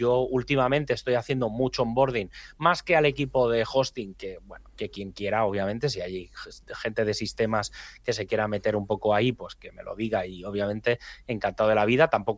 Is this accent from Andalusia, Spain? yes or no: no; Catalonia, Spain; pero yo soy catalán, ¿vale? Entonces no tengo el acentillo pillado.